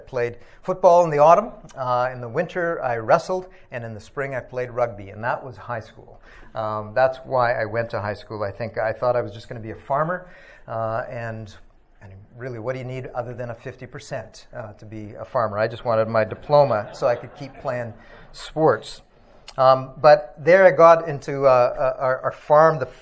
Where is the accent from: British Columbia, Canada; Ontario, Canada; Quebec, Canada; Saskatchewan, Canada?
Saskatchewan, Canada; But I was born and raised in Saskatchewan.